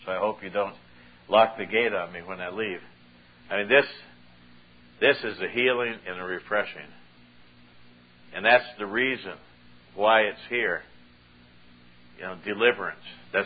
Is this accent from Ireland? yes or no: yes; Ireland; I'm an Irish boy, and I was always taught 13 was an unlucky number.